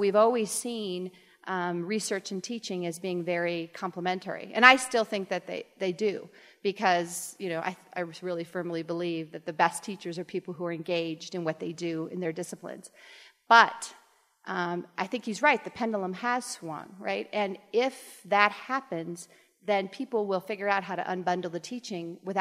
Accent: Iowa, United States; I was a farm girl. I grew up in Iowa, and I went to a small liberal arts college, and I was so homesick

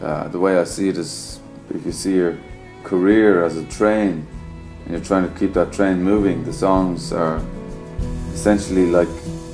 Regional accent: Dublin, Leinster, Ireland; also born or lived in Australia; I'm from Dublin originally, and which is the capital city on the east coast of Ireland, as if, for anyone who doesn't know. But I grew up there until I was about 10

